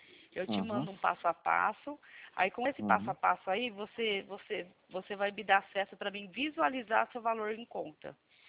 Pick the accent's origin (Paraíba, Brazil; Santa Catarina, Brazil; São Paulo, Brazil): São Paulo, Brazil; Atibaia; Eu sou daqui de Atibaia, São Paulo.